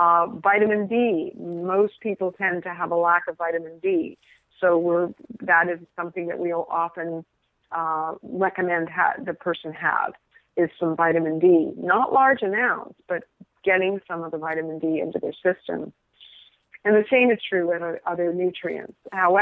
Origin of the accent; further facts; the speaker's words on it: Scotland, United Kingdom; I mean, I grew up with my grandparents in Scotland. I'm a Scottish girl from a wee place called Buxton Mochty in Scotland. So I grew up for the first 6 years with my grandparents